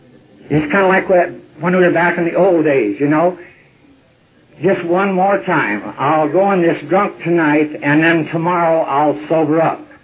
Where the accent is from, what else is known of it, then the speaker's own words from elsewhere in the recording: California, United States; But then we're from Northern California, and that explains an awful lot right there.